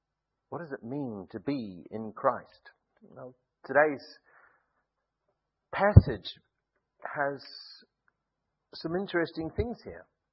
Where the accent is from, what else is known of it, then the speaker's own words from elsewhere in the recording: New Zealand; Now, I won't read the rest as a New Zealander with a fake southern accent